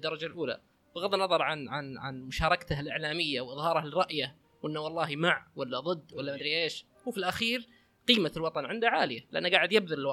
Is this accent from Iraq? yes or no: no; Abha, Asir, Saudi Arabia; لما اقول اني انا شخص من اهل ابها واحب مثلا ابها واعشقها